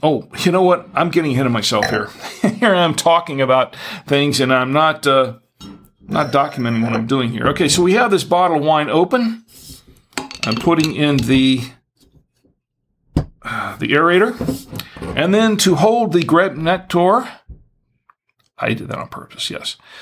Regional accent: Orlando, Florida, United States; I liked the Magic because I was from Orlando, and I kept up with the Magic.

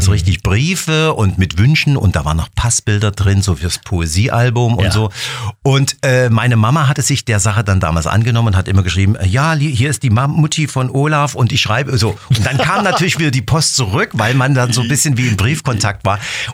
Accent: Saxony, Germany; ich als Sachse, ich mit meinem Dialekt. Ich kam dann auf einmal nach Berlin, nach Adlershof ins Studio.

